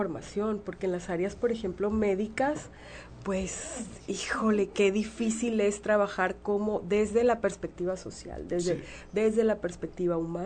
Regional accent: Sinaloa, Mexico; moved away; Yo en algún momento me fui de Sinaloa, cuando regreso me impresiona mucho

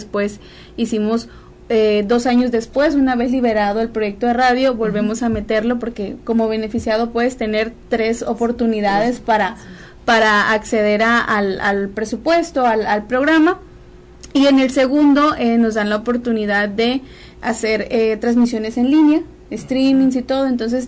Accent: Goros 2, Sinaloa, Mexico; Soy de Goros 2, en el municipio de Ahome, comunidad indígena.

